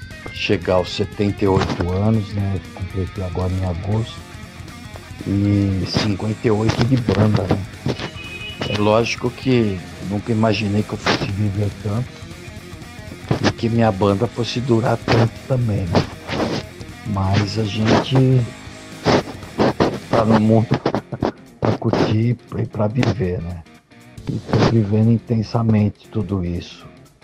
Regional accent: São Paulo, Brazil; Nós somos da Zona Oeste de São Paulo, da Pompeia, onde também surgiu os

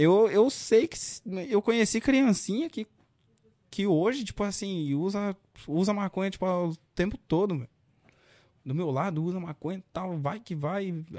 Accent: São Paulo, Brazil; É muito fácil eu ser da Zona Leste querer gravar lá no União, porque o União é mais quebrada que a minha quebrada.

